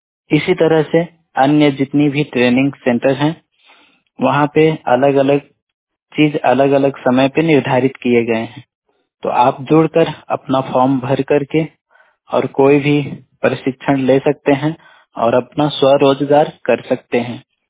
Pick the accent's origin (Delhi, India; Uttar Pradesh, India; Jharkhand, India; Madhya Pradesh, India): Uttar Pradesh, India; UP district Jaunpur का रहने वाला हूं और मैं 100% ब्लाइंड हूं।